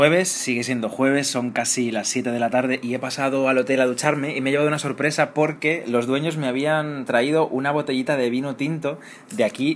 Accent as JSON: {"language": "Spanish", "region": "Galicia", "country": "Spain", "said": "Yo no entiendo mucho de vinos, aparte de mi Albariño y mi Ribeiro, pero de mi tierra."}